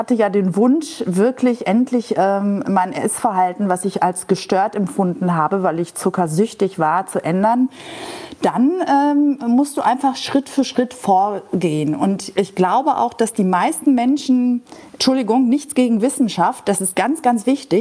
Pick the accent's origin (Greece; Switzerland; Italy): Greece; Ich bin ja nicht mit einem silbernen Löffel auf die Welt gekommen, sondern als Griechin mit einem Holzlöffel im Mund von einem griechischen Olivenbaum. Also wir Griechen kommen essend auf die Welt